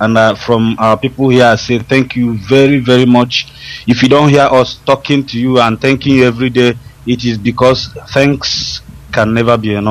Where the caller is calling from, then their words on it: Malaysia; I'm calling from Malaysia.